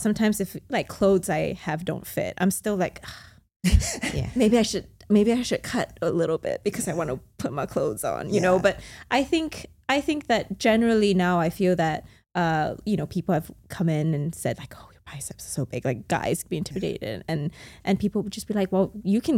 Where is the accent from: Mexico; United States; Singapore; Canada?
Singapore; growing up, like when I grew up here in Singapore, everybody was just no carbs